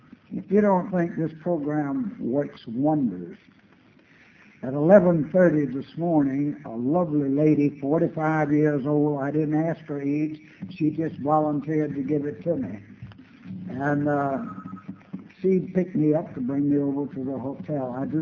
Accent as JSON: {"language": "English", "town": "Sumter", "region": "South Carolina", "country": "United States", "tie": "born or raised there", "said": "in Sumter, South Carolina. Once in 1921. That makes me 78 years old."}